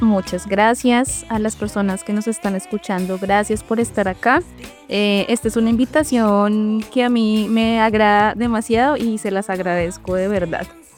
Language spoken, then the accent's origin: Spanish; Bogotá, Colombia; Yo nací en Bogotá, crecí en una familia muy amorosa